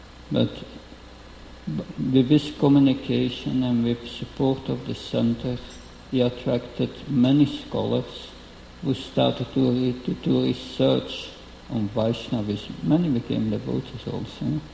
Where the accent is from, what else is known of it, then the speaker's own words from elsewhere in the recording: Belgium; English is a second language; because I'm from Belgium